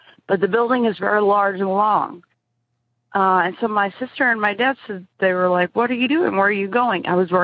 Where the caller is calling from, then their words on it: Kansas City, Missouri, United States; I'm calling from Kansas City, Missouri.